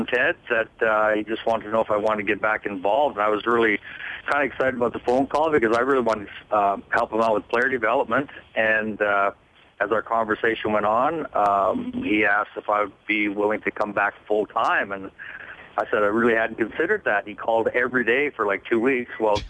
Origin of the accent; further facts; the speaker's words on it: Saskatchewan, Canada; I was from Saskatchewan